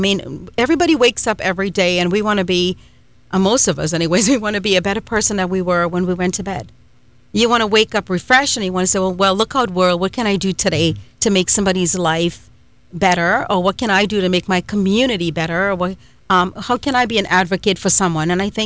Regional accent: Trinidad & Tobago; Well, I'm from Trinidad and Tobago

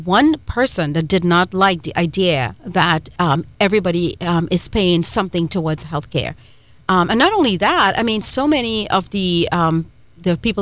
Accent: Trinidad & Tobago; I grew up in Trinidad and Tobago, where we do have universal healthcare as well.

